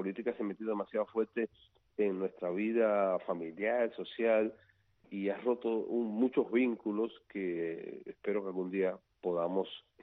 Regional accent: Cuba; Todos somos cubanos

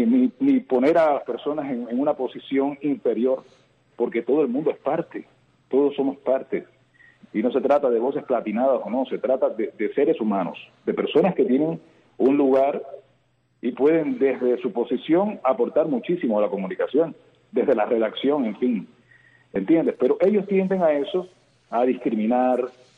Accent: Cuba; now in United States; Yo salí el 25 de junio de Cuba, salí de Cuba, llegué a Nicaragua

